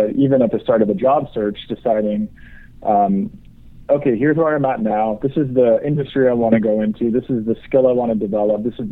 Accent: Canada; I'm Canadian, so I can opt out of political discussions.

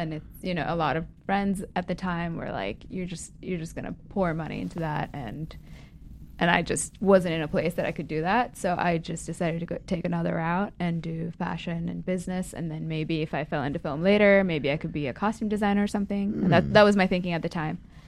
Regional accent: Sri Lanka; now in United States; I'm an immigrant from Sri Lanka. It's like a tiny island.

